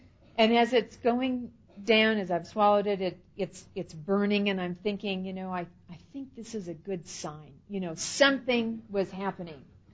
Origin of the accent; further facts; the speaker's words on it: Midwest, United States; I was raised in the Midwest and is about a middle America apple pie environment as you can get.